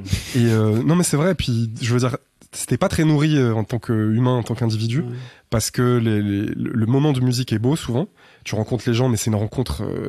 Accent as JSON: {"language": "French", "town": "Saint-Etienne", "region": "Auvergne-Rhône-Alpes", "country": "France", "said": "Ouais, quartier de Saint-Etienne. Et Terre Noire, c'est donc le charbon."}